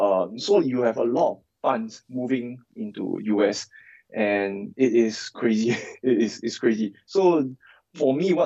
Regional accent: Singapore; Yes, I grew up in Singapore all my life, here all my life.

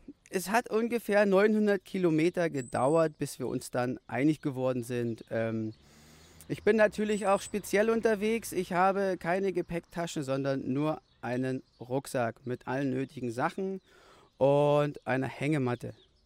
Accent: Flensburg, Schleswig-Holstein, Germany; Ja, hallo … Ich komme aus Flensburg.

